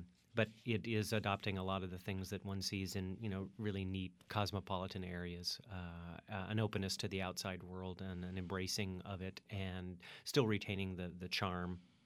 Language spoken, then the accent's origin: English; Austin, Texas, United States; I grew up in Austin. I like telling people I'm from Hutto because Hutto is a little charming, you know, farm town.